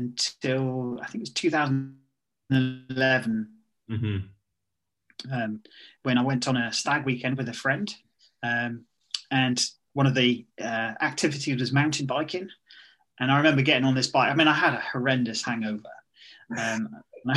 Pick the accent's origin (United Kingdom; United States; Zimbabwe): United Kingdom; St Davids, Wales; So I'm from St. David's in West Wales, and it's a peninsula.